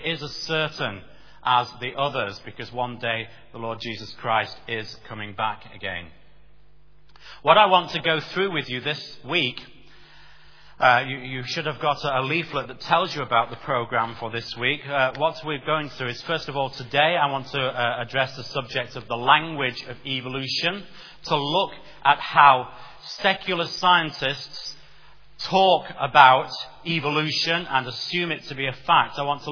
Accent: England, United Kingdom; also born or lived in Wales; I'm originally English, and of course I live in England, but I lived for many, many years in Wales.

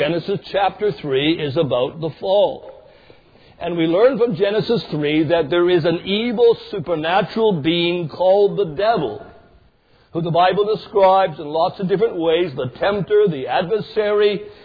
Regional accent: British Columbia, Canada; Growing up in Canada, we were sometimes snowed in. You could get 8 feet of snow very easily.

